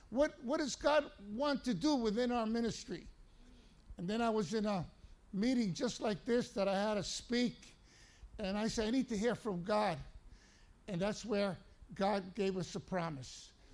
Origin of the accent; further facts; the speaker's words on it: New York, United States; So I come from New York, and I don't know anything about Chicanos, and I don't know anything about the language.